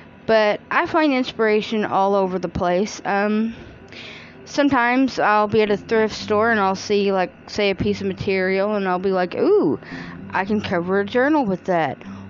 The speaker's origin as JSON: {"language": "English", "region": "Midwest", "country": "United States", "said": "of course, I'm from the Midwest, so the Midwest basically is the furthest south that northern people go"}